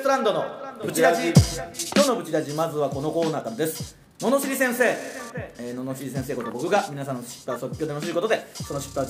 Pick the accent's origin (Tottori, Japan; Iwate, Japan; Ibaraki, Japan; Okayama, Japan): Okayama, Japan; 我々のね地元岡山でも